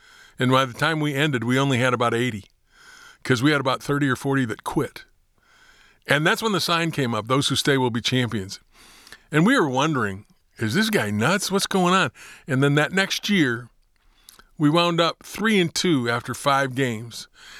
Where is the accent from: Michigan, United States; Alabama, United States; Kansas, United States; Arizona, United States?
Michigan, United States; East Lansing; It was great. My dad was the director of the School of Criminal Justice at Michigan State University.